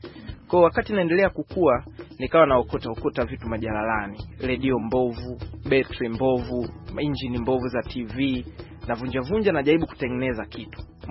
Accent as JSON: {"language": "Swahili", "town": "Mafinga", "region": "Iringa", "country": "Tanzania", "said": "Kwanza mimi hapa ni natokea Mafinga Iringa."}